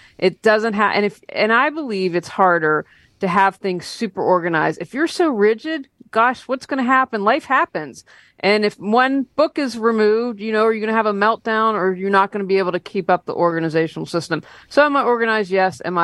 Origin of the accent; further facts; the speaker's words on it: Wheeling, West Virginia, United States; also born or lived in Boston / Los Angeles; I'm based currently in Wheeling, West Virginia, my hometown. I'm thrilled to be here because I moved back to help care for my mother.